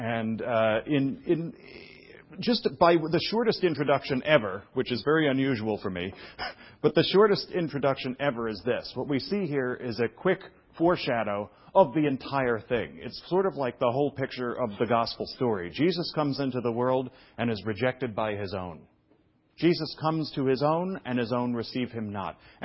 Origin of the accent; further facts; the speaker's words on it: Brooklyn, New York, United States; moved away as an adult; My hometown is Brooklyn, right? And there's something about having a hometown. I haven't lived in Brooklyn for years. I actually moved out of Brooklyn at 25 years old.